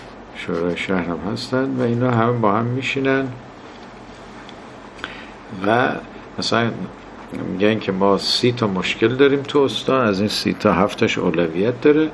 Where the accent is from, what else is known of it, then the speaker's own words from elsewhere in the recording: Shahdad, Kerman, Iran; ما خودم کرمانی هستیم، شهدادی هستیم